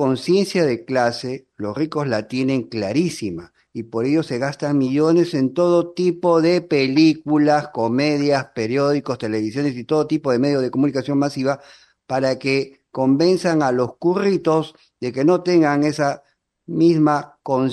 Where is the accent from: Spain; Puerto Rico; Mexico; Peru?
Peru; Porque tú eres chilena, yo soy peruano